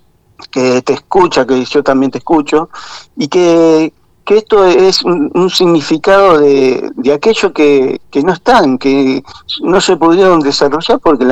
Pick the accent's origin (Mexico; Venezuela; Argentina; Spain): Argentina; que nos abrace como argentino, que somos algo que necesitamos